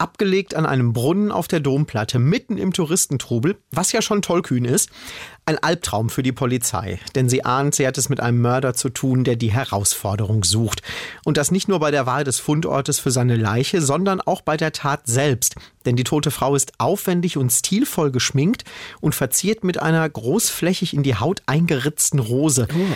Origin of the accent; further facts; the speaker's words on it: North Rhine-Westphalia, Germany; Ich komme aus dem Ruhrgebiet und kann sagen, liebe Kölner, das gibt es bei uns auch.